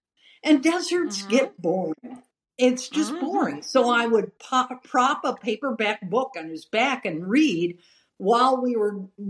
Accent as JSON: {"language": "English", "town": "Detroit", "region": "Michigan", "country": "United States", "also_born_or_lived": "Upper Peninsula, Michigan", "said": "I am originally from Detroit. I went to college in the Upper Peninsula"}